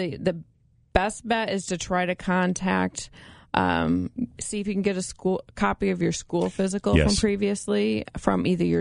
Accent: Michigan, United States; now in Galesburg, United States; Not originally, no. I'm originally from Michigan, Central Michigan.

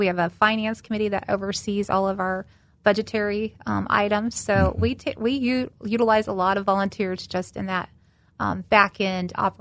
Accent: Galesburg, Illinois, United States; I was raised in Galesburg and went away to college and came back.

